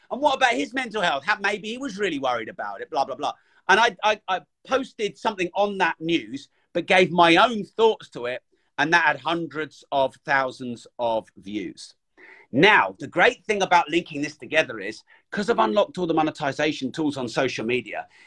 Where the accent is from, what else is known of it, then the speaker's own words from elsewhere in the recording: United Kingdom; The thing is, I'm British. And so being British